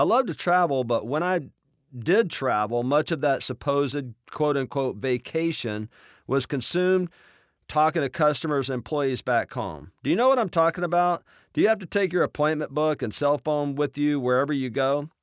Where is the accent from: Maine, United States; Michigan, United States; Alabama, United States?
Alabama, United States; Mobile; I'm originally from L.A., Lower Alabama. I grew up on welfare in Mobile, Alabama, where there were seven kids crammed into a little 600-square-foot shack.